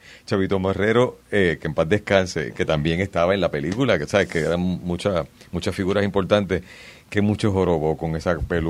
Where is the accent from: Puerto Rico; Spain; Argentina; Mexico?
Puerto Rico; Mayagüez; por lo menos en el campo, en Mayagüez, de donde yo vengo.